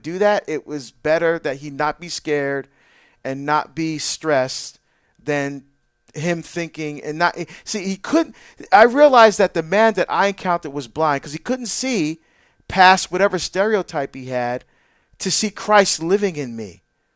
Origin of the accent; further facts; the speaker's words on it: New Jersey, United States; moved away as an adult; when I was still living in my home state of New Jersey, and I was working as a detective